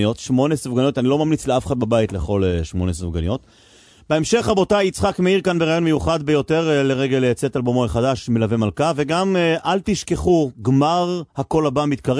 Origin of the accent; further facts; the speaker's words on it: Jerusalem, Jerusalem District, Israel; אנחנו ירושלמים